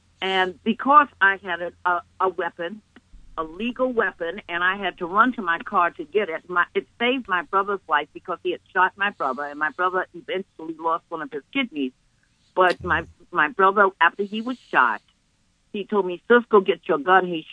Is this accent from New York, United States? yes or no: yes; New York City, New York, United States; also born or lived in Florida; when I was born and raised right there in Harlem. I'm a New Yorker.